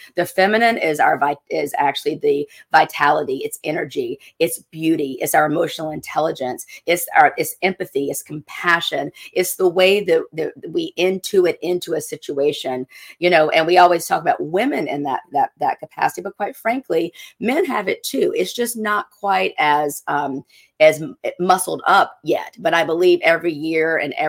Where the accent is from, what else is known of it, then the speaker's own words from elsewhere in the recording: South Carolina, United States; And listen, these are things growing up in South Carolina, I mean, Southern Baptist, I was not taught this, right?